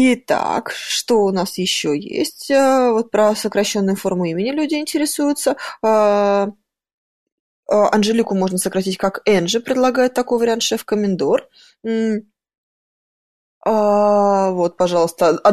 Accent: Moscow, Russia; моего родного города Москвы. Так, в детстве в моем.

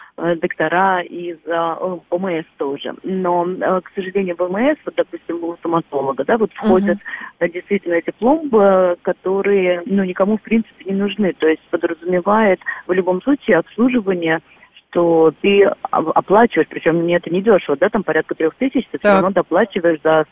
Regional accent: Moscow, Russia; я из Москвы

